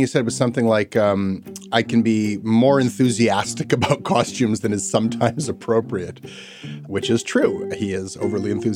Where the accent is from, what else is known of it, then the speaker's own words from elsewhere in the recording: Toronto, Ontario, Canada; He was certainly presented as a hero to me growing up in Toronto.